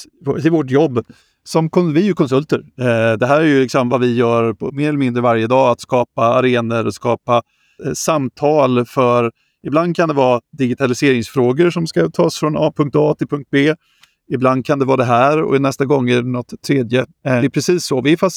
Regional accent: Halmstad, Halland County, Sweden; jag är från Halmstadbo och jag har typ aldrig varit norr om Gävle

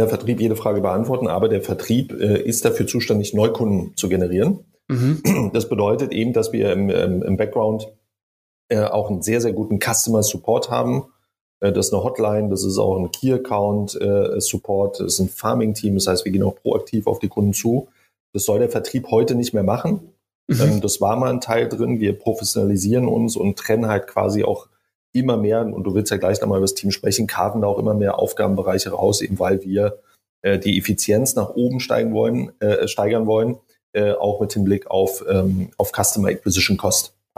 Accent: Berlin, Germany; born there; moved away as an adult; now in Munich, Germany; bin aus Berlin, bin gebürtiger Berliner, umgezogen nach München.

